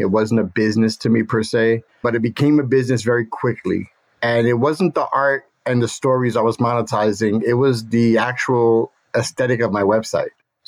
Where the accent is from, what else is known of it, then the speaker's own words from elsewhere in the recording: Brooklyn, New York, United States; I grew up in East New York, Brooklyn, one of the roughest neighborhoods in New York at the time.